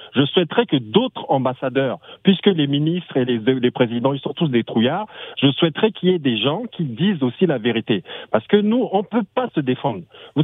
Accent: Central African Republic; Je suis centrafricain.

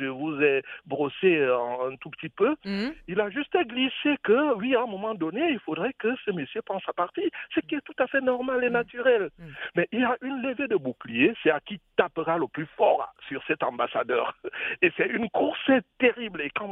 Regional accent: Cameroon; now in France; moi je suis Camerounais et puis je vous téléphone de la région parisienne.

